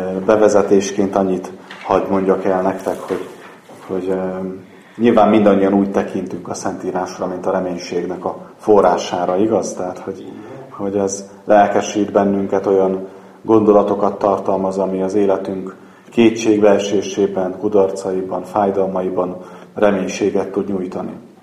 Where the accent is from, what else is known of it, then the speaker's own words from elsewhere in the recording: Békés, Hungary; és Békés megyei származású vagyok, de ezen a környéken nem igazán vagyok ismerős, most vagyok itt először Újfehértón